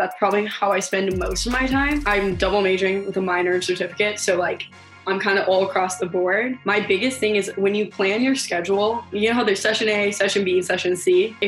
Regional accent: Arizona, United States; Well, I'm from Arizona. I think going to ASU was always in the back of my mind.

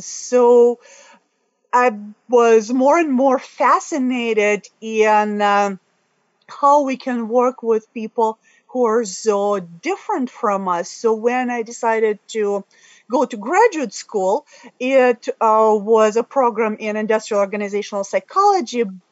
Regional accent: Moscow, Russia; I'm from Moscow

